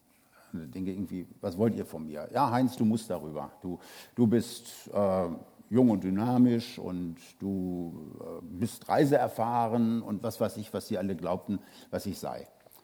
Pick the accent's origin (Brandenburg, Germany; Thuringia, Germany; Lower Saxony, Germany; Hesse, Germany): Lower Saxony, Germany; Hanover; also ich komme aus Hannover und die Leute, die da geboren werden, ist das keine besondere Auszeichnung, die sprechen da alle so.